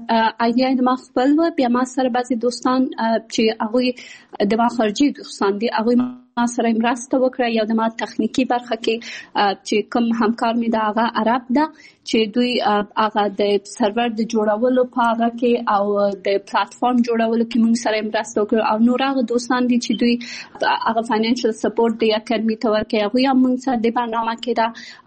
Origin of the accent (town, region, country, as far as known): Kabul, Afghanistan; born there; also born or lived in Pakistan